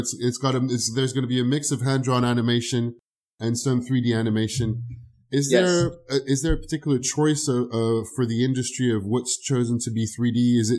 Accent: France; I grew up in France and in France in the 80s

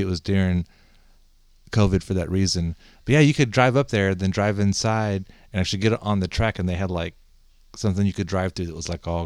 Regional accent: Texas, United States; Man, whenever I was a kid, I thought the rebels were the coolest because I was from Texas, and they're the rebels, you know?

